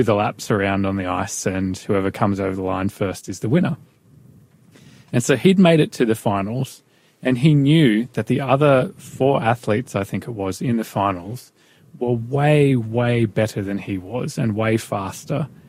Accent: Newcastle, New South Wales, Australia; growing up in Newcastle, Newcastle's like nickname reputation was Steel City

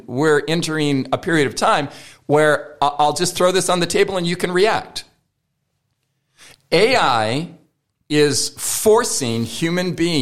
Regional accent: United States; now in Australia; I don't know what's going on here in Australia because I'm an American citizen

